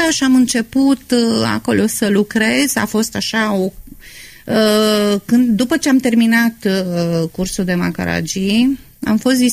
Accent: Reșița, Caraș-Severin, Romania; Aici, în Reșița.

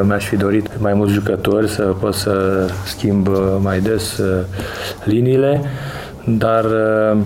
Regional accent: Romania; Noi suntem antrenorii toți din România care muncim și încercăm să facem performanță oriunde ne-am afla.

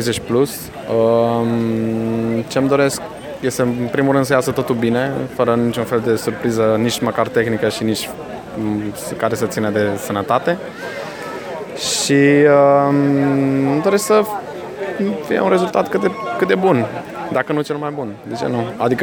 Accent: Sighișoara, Mureș County, Romania; din Sighișoara.

